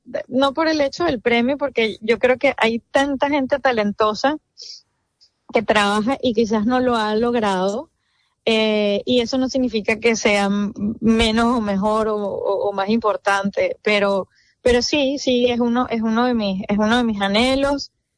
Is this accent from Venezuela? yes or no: yes; Caracas, Capital District, Venezuela; soy de Caracas, Venezuela.